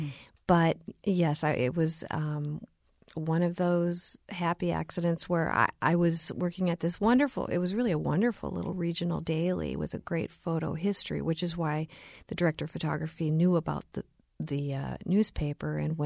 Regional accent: Minnesota, United States; No, I grew up in Minnesota, and my family didn't have the means to travel.

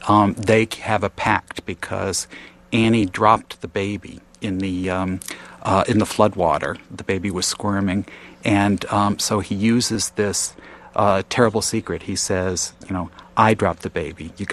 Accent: Connecticut, United States; Well, Diane, I grew up in Connecticut, and I grew up in eastern Connecticut. Lots of times people around the country, when they think of Connecticut, they think of the sort of tony, wealthy bedroom towns in and around New York. But that's not my Connecticut.

